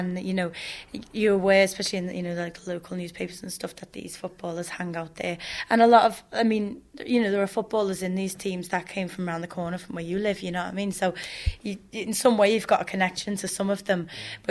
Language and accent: English; Liverpool, North West England, United Kingdom; Yeah, I'm from Liverpool, but I was living in London at the time